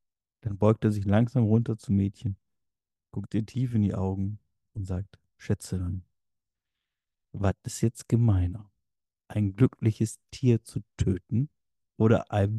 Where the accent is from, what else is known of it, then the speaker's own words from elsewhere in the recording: North Germany, Germany; Ich komme aus dem Norden, ich habe hier so Großstädte.